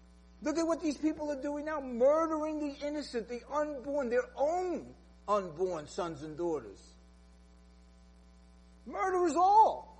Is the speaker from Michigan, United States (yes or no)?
no; New York, United States; accent: New York; You might not like my New York accent or my personality traits and all.